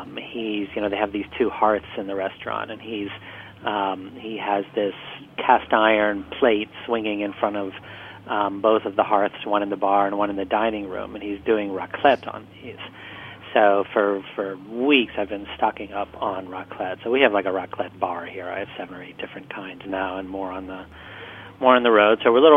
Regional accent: Midwest, United States; Yes, and I grew up in the Midwest too, as you might know.

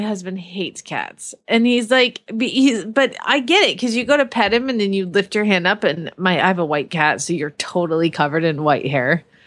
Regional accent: Phoenix, Arizona, United States; from Phoenix, Arizona

